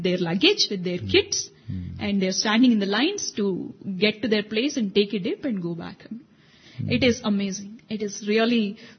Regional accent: India; first language Telugu; English is a second language; since I understand Telugu. Telugu is my mother tongue.

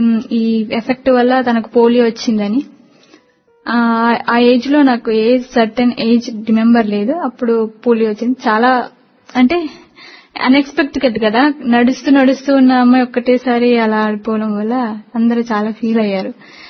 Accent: Gadwal, Telangana, India; మాది మహబూబ్నగర్ డిస్టిక్, అక్కడ గద్వాల్ అనే టౌన్.

